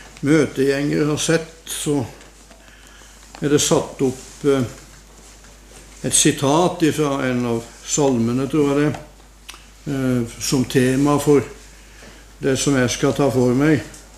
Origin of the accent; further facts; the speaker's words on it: Western Norway, Norway; Nå skal du vite at jeg er vestlending selv, altså.